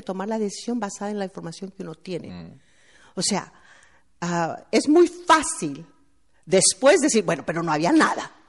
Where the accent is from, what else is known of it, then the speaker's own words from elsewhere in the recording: Mexico; no solamente como inmigrante, porque yo soy inmigrante, pero como mexicana